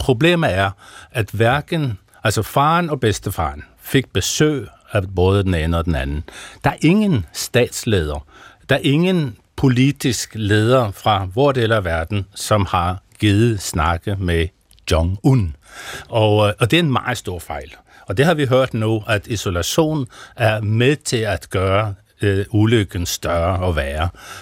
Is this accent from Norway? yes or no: yes; Norway; fordi jeg er nordmand, så har jeg det der lidt besværlige navn.